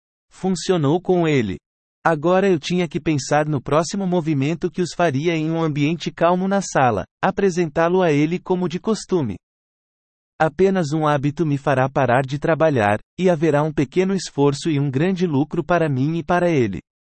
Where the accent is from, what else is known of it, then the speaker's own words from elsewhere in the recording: Haifa, Haifa District, Israel; Cresci no bairro de Dânia, em Haifa, um bairro de ricos, mas éramos mais do que pobres.